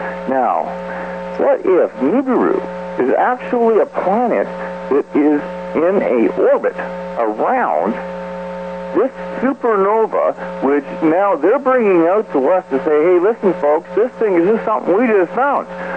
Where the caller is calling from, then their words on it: Ontario, Canada; from Ontario, Canada, just south of Kev, that crazy guy.